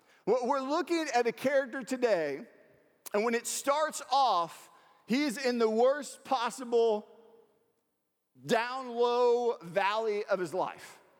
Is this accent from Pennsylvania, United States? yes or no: no; Houston, Texas, United States; I'm a true Astros fan, all right? I was raised in Houston. I love the Astros.